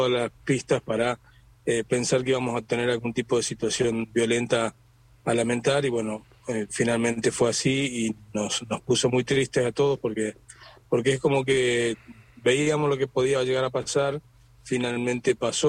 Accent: Esquel, Chubut, Argentina; estoy en un día realmente espectacular en Esquel. Bueno, mi pueblo está hoy impresionante.

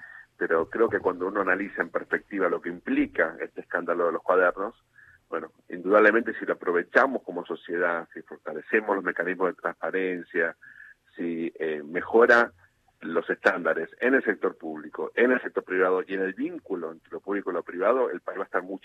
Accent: Argentina; los que no confiamos en Argentina somos los argentinos, primero.

